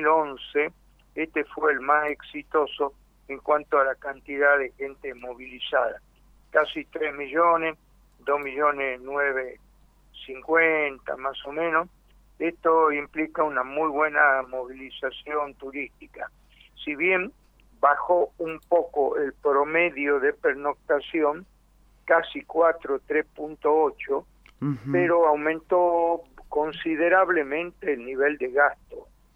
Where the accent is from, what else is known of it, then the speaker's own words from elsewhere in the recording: Tucumán, Argentina; Yo, que provengo de Tucumán, en el norte